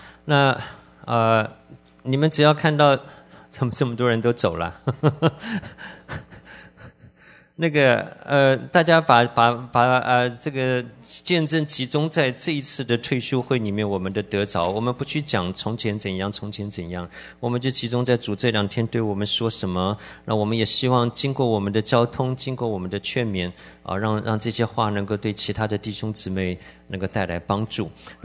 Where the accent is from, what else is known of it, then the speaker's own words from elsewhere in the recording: China; 但是我们中国人决定不能落后